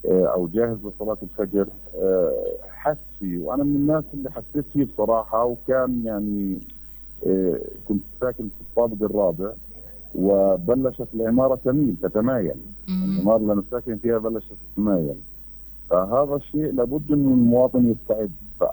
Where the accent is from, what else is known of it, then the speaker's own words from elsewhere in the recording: Gaza, Gaza Strip, Palestine; شو هي سيناريوهات الكوارث اللي ممكن تحدث عندنا في غزه